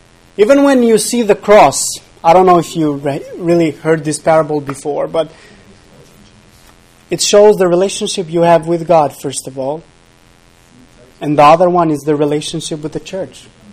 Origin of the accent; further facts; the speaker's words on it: Albania; English is a second language; that I come from Albania and I'm different from an African one.